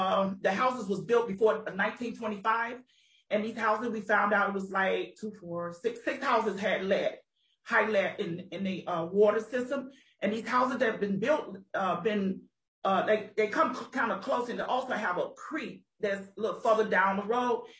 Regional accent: Chicago, Illinois, United States; now in Duluth, United States; And I am from Chicago, Illinois. And like I said, I just moved here in 2004.

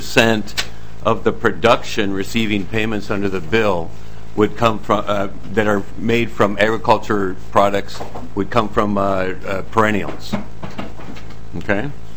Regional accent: North Mankato, Minnesota, United States; I believe strongly that that impacts my hometown of North Mankato and Mankato

